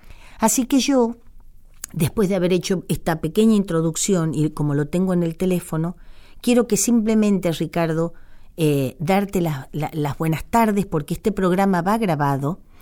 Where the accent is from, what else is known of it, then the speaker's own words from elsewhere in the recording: Argentina; Y mirá que somos argentinos en todos lados, ¿eh?